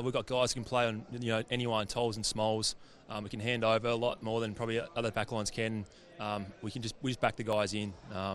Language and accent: English; Tasmania, Australia; I think it's just I'm from Tassie, mate.